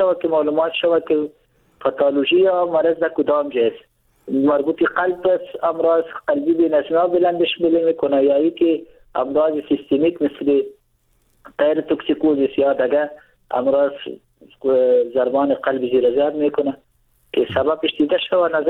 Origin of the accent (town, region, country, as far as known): Afghanistan